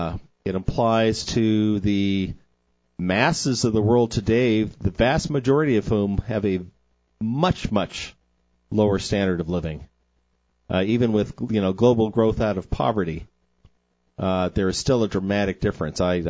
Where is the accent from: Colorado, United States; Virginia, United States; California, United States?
California, United States; San Diego; when I was growing up in San Diego, my father's standard threat for any of us kids, if we were misbehaving, is saying, you know, I'll take you down to orphanage in Tecate, Mexico